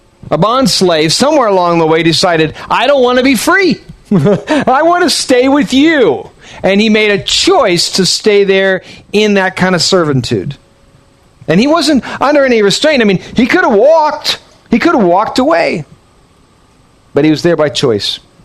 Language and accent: English; United States; But I'm not a Filipino. I'm an American.